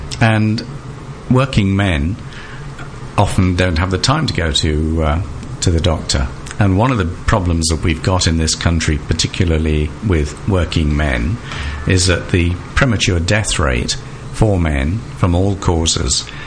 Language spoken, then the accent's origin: English; Colchester, East of England, United Kingdom; went to Colchester, which is my hometown, and started the urology unit there in 1984.